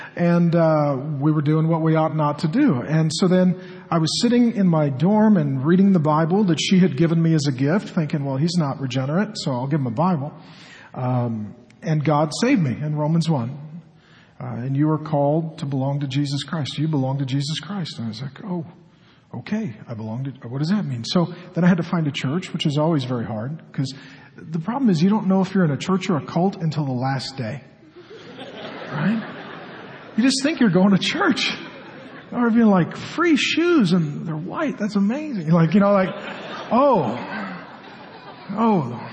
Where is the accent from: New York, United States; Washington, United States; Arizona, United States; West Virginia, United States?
Washington, United States; Seattle; And so for me, I grew up in Seattle, and I was one of the few kids in my neighborhood who had a dad.